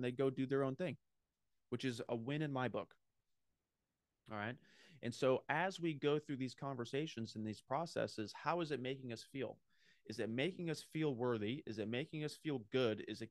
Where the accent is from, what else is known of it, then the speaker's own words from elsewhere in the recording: New England, United States; I grew up in New England, and there's a lot of beautiful real estate up there.